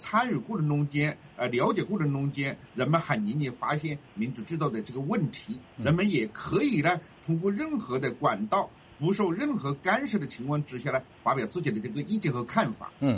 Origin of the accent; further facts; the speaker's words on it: China; now in United States; 作为一个中国人，我感觉到这样一等现象在中国影子都没有